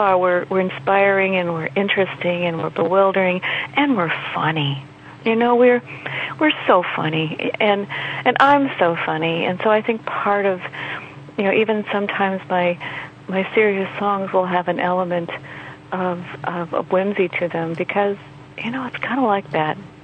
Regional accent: Indiana, United States; Another thing I gave myself permission to do was to sound like a Hoosier. <You know>? I'm from Indiana, and I live in the Bloomington area in southern Indiana.

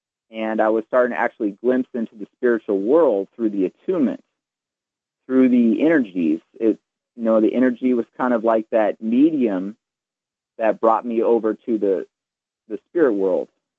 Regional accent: United States; now in Germany; Being an American here, I also didn't, and I could speak German, but I didn't really feel comfortable learning Reiki in German.

